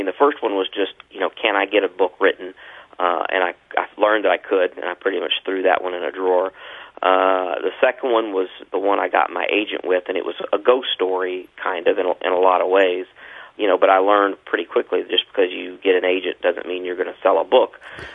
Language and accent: English; Louisville, Kentucky, United States; also born or lived in Paducah; I was born in Paducah and raised there in Louisville.